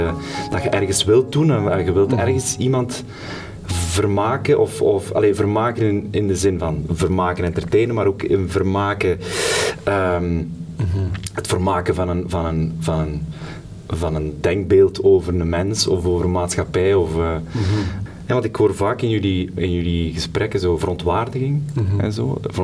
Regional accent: Sint-Niklaas, East Flanders, Belgium; En een centrumstad waar ik vandaan kom, namelijk Sint-Niklaas, waar geen hol gebeurt.

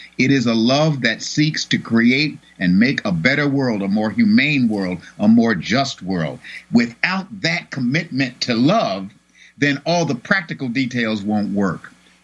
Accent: United States; I am an American. I love America, and I believe in America's democracy.

